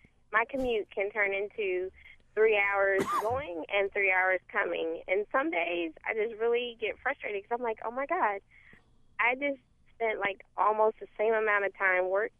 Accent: Oklahoma, United States; I'm actually from Oklahoma. My father has a little ranch in a little town called DeBary, Texas.

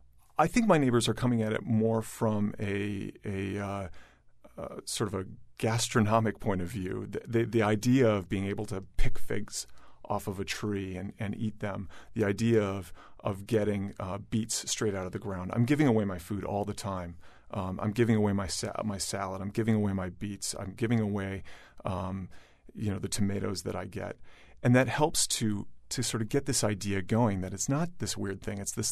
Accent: Minnesota, United States; now in Baltimore, United States; I mean, I grew up in Minnesota, where it's more of a Western state.

